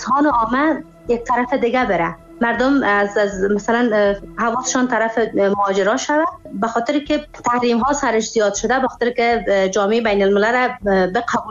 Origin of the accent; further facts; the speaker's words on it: Afghanistan; با سر بلند میگفتم من افغانی هستم